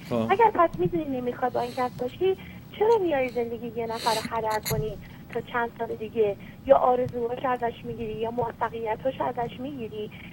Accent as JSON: {"language": "Persian", "country": "Iran", "moved": "as an adult", "lives_now": "United States", "said": "من یه دختری بودم 18 ساله از ایران پشتم اومدم آمریکا تک و تنها زندگی کردم."}